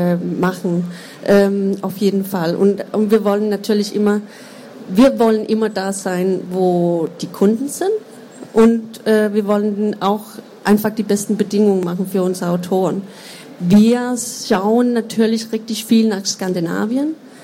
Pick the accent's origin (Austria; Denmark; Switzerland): Denmark; German is a second language; now in Germany; weil wir sind nicht so lange hier in Deutschland gewesen. Wir sind aus Dänemark, deswegen ist mein Deutsch auch ein bisschen komisch.